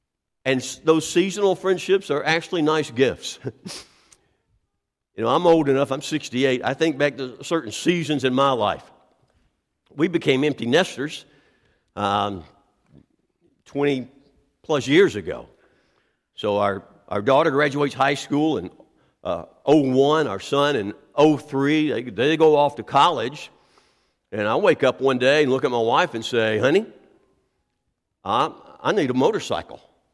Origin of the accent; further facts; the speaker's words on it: Columbia, Tennessee, United States; moved away as an adult; also born or lived in Lakeland, Florida; I was born and raised in Columbia, Tennessee. Then I went to college in Tennessee, but 2 hours away.